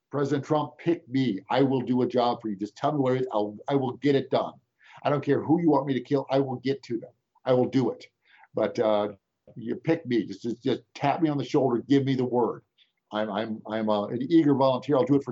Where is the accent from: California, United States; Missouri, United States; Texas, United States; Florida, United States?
Missouri, United States; St. Louis; St. Louis, my hometown of St. Louis, they had 60 buildings were looted and then subsequently burned down.